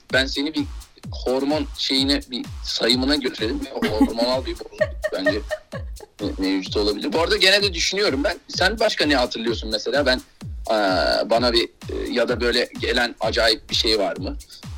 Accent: Anatolia, Turkey; Anadolu çocuğuyum tabii. Biz memur çocuğuyuz. Ben Anadolu'da büyüdüm. Sizin gibi böyle İstanbul metropol çocuğu değiliz biz.

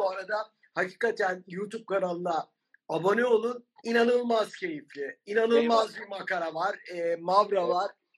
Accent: Beşiktaş, Istanbul, Turkey; Şimdi ben Beşiktaş'ta büyüdüm. Beşiktaş Çarşı'da büyüdüm.

